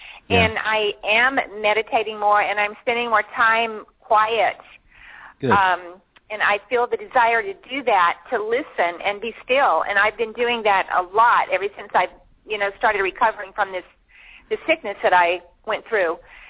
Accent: the South, United States; Yes, I am a Southerner. I have, yes, very deep Southern roots.

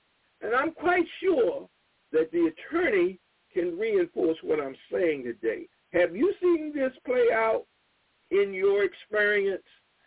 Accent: South Carolina, United States; We also have, in my home state of South Carolina, a corporation by the name of Albemarle Corporation.

